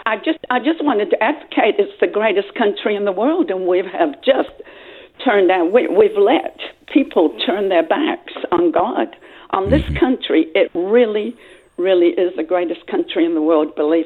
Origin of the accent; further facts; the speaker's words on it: England, United Kingdom; now in United States; I'm originally from England.